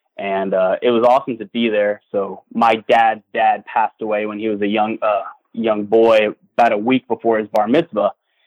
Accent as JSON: {"language": "English", "town": "Miami", "region": "Florida", "country": "United States", "also_born_or_lived": "Gainesville", "said": "I'm from Miami, Florida, and you know, Miami is a very unique place, riddled with talent, so much baseball all around."}